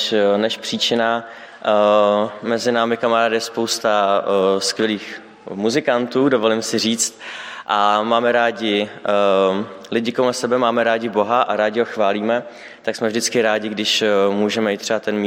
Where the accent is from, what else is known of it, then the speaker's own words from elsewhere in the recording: Vsetín, Zlín Region, Czechia; jsme z různých měst, já jsem ze Vsetína